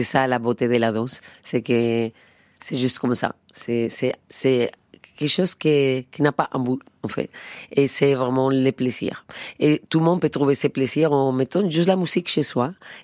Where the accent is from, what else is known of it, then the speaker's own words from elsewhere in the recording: Andalusia, Spain; Et en plus, j'ai grandi en Andalousie.